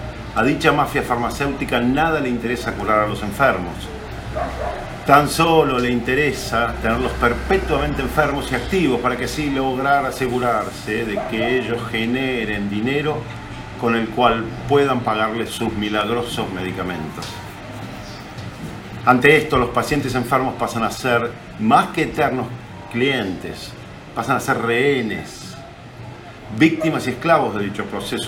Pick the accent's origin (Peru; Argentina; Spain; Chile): Argentina; also born or lived in United States; now in Europe; Como argentino, en primer lugar dirijo este mensaje al presidente Alberto Fernández y a todos sus ministros. Y como médico ejerciendo desde hace muchos años en Estados Unidos y actualmente en Europa